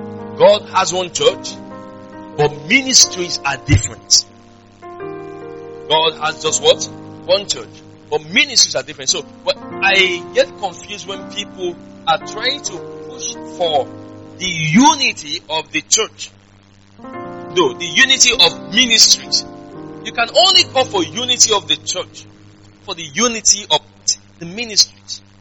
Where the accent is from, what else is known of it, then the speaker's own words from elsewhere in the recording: Nigeria; I'm from the Igbo tribe, but I know very much sure that I'm not going to marry an Igbo person.